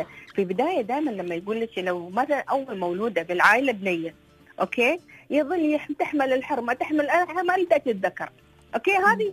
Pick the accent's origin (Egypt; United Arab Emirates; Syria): United Arab Emirates